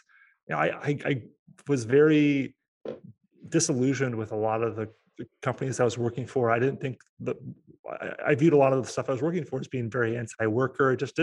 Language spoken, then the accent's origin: English; Portland, Oregon, United States; mostly dance music events in my hometown of Portland, Oregon.